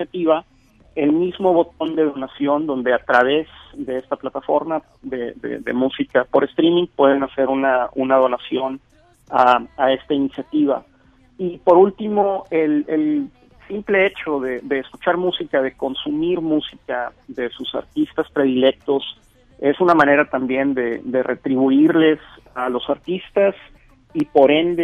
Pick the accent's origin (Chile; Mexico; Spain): Mexico; lo unido que es la industria y lo solidario que somos los mexicanos